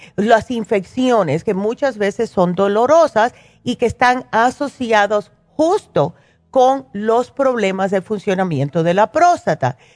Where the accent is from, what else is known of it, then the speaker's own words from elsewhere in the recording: Cuba; moved away; Díganmelo a mí, que siendo cubana, lo que más comíamos nosotros era puerco.